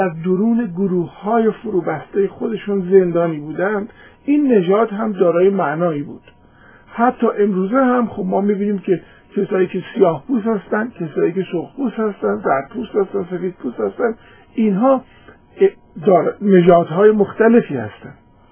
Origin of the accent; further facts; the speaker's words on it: Iran; now in United States; مثلا بنده از امریکا از ایران مهاجرت کردم اومدم امریکا